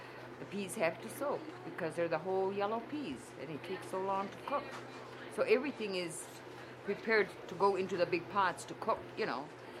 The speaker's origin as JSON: {"language": "English", "country": "United States", "said": "I love to speak the Finnish language. God. I'm American Finn. My Finn is not very good, but anyway, I'm proud to speak it."}